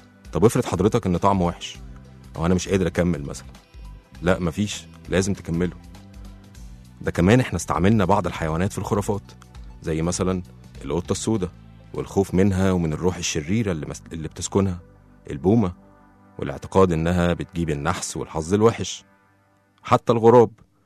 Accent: Egypt; بحسب طبيعتنا احنا كشعب مصري مرح

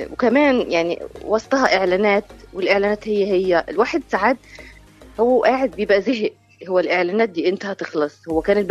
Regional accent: Upper Egypt, Egypt; يمكن أنا عشان كنت من الصعيد وزمان كانت الدنيا هادية وكل الناس تعرف بعضها

